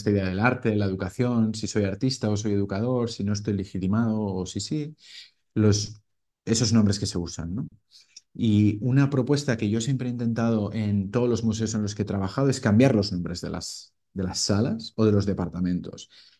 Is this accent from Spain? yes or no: yes; Spain; como artista español